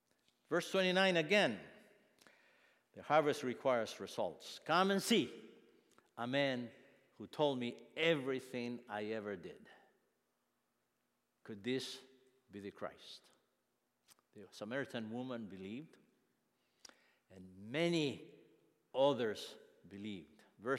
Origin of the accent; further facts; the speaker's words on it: Huehuetenango, Guatemala; moved away; The Lord gave me the opportunity to leave my hometown of Huehuetenango in Guatemala.